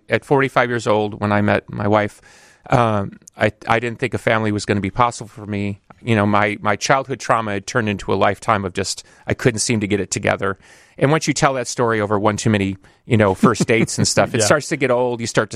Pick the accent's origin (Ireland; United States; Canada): United States; Chicago, Illinois; Look, I grew up in Chicago.